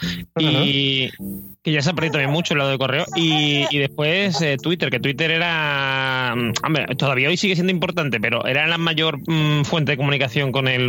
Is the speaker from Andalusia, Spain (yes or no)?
yes; Seville, Andalusia, Spain; Yo que soy de aquí de Sevilla lo tenía, digamos, a mano